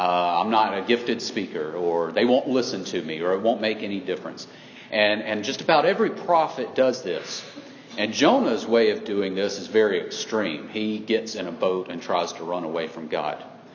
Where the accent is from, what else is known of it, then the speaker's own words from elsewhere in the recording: the South, United States; And being a Southerner, I really enjoy Southern literature.